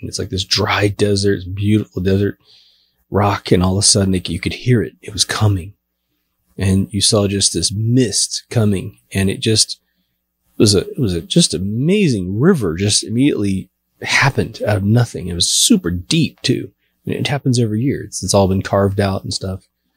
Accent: Kansas, United States; I'm from Kansas.

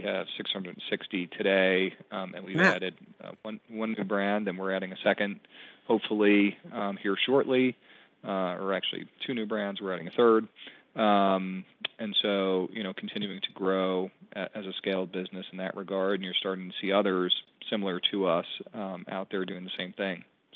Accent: New York City, New York, United States; So I grew up in New York City, basically been a lifelong restaurant person

